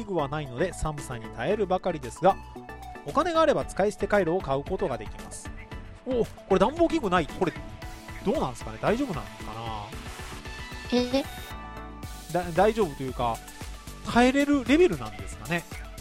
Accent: Yokohama, Kanagawa, Japan; also born or lived in Ireland / Minamiuonuma; now in Nara, Japan; 北海道よりも北に位置するアイルランドで生まれ、初等期と、学位を取得して、以前横浜で過ごし、中等期を新潟の豪雪地帯である南魚沼で過ごし、現在奈良で過ごす私にとっては

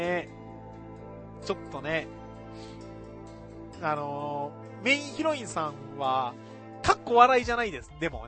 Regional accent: Niigata, Japan; 嬉しいことに、ふるさとの新潟からも声がかかったことが嬉しく

